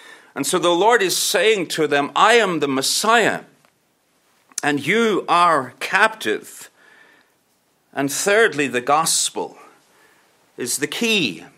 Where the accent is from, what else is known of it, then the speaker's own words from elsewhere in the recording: Northern Ireland, United Kingdom; I'm from Northern Ireland. We stay up to midnight and beyond.